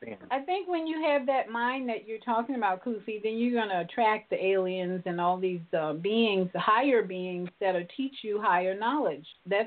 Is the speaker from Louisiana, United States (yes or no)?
no; Chicago, Illinois, United States; You know, I grew up in Chicago, and I think now, even when I go back, many of the black neighborhoods have a church almost on every corner